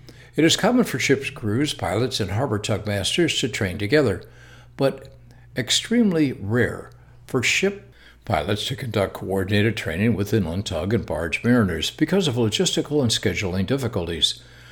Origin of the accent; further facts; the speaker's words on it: Midwest, United States; Growing up in the Midwest, it was not unusual to see boats pushing barges along the rivers